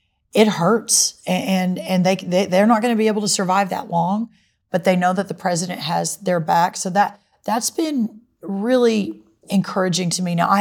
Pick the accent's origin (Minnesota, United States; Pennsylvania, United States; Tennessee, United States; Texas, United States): Texas, United States; I'm a Texan, and our South Texas, the citrus farmers down there